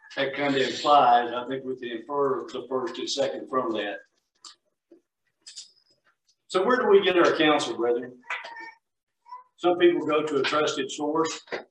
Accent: Georgia, United States; I'm from down in Georgia. I'm from down South. I grew up in North Georgia, so almost Georgia friends call me a Yankee.

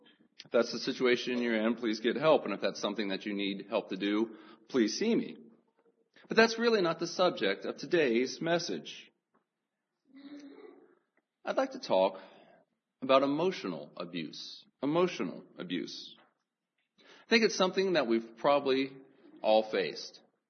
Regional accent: Scotland, United Kingdom; Of course, being a Scot, being an engineer, identified with that. My people are Scottish.

